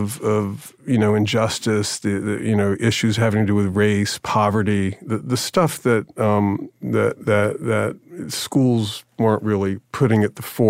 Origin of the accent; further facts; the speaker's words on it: Jacksonville, Florida, United States; Jacksonville, Florida.